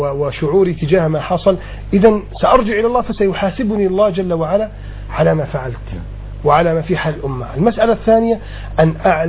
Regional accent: Alexandria, Alexandria Governorate, Egypt; ولكن الوضع عندنا في إسكندرية كان ألين شوية من عندكم هنا في القاهرة

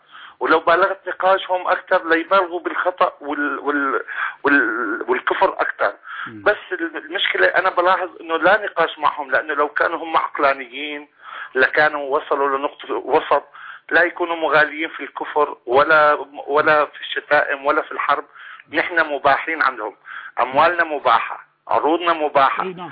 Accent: Syria; now in United Arab Emirates; من سوريا ومقيم بالامارات.

